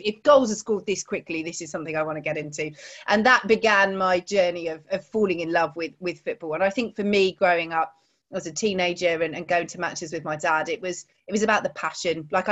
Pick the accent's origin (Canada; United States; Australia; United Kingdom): United Kingdom; South East England; now in Newcastle, United Kingdom; I grew up in Surrey. That's where I'm from originally, although I very definitively now do say Newcastle rather than Newcastle, which is what I said growing up.